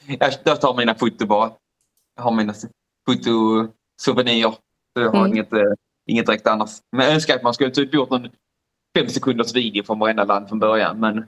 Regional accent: Sweden; nej, jag är från Sverige

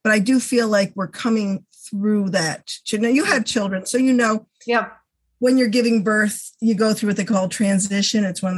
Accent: Albany, New York, United States; I live in Colony. I'm from Albany, five generations. I can't seem to get out of that.

